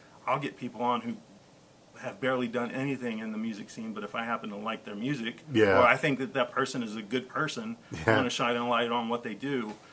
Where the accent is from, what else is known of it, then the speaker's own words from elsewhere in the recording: Dayton, Ohio, United States; Yeah, I grew up in East Dayton. I experienced the really hard times living in Dayton, going to Dayton Public Schools.